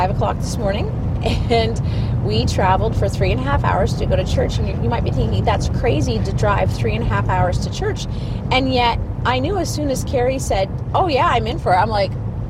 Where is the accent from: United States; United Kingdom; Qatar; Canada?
Canada; Toronto, Ontario; they're from Winnipeg and we're from Ontario, Toronto.